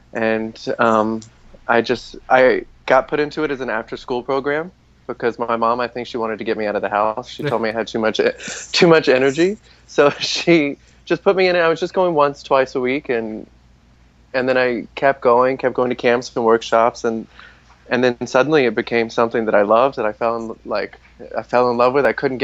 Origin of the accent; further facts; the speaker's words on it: Louisiana, United States; He's from Texas, I'm from Louisiana, so we were right there growing up together.